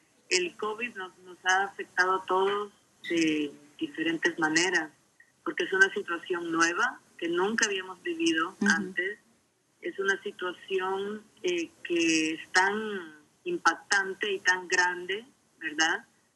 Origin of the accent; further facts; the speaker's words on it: El Salvador; now in Texas, United States; Yo soy de El Salvador originalmente, pero ya llevo unos quizás casi 30 años de vivir en los Estados Unidos. Pero siempre muy conectada a mi cultura latina